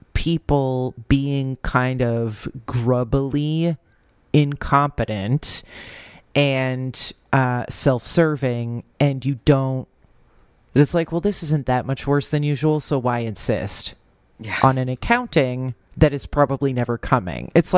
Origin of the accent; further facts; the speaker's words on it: New Jersey, United States; I'm projecting my experience growing up in New Jersey